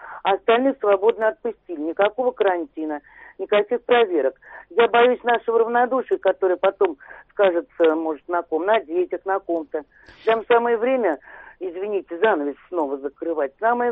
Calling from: Moscow, Russia; тоже, да. Мы из Москвы.

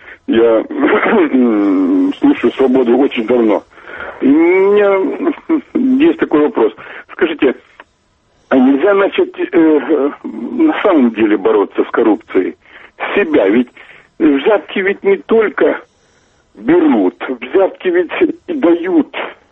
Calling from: Germany; Я звоню вам из Германии

